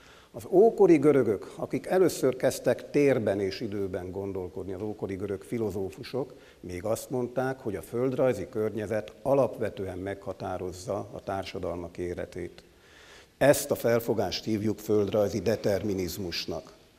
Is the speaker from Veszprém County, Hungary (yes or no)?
no; Vas, Hungary; az én szükebb szülőhazámban is ismerik, hiszen Vas megyében